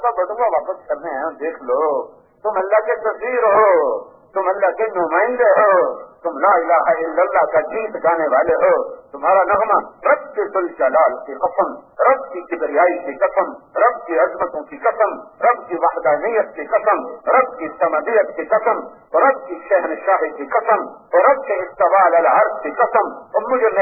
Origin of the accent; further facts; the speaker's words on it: Multan, Punjab, Pakistan; میرا ضلع ملتان ہے، 90 سال کے بعد میرے ضلع میں ایمان آیا ہے اور اسلام آیا ہے۔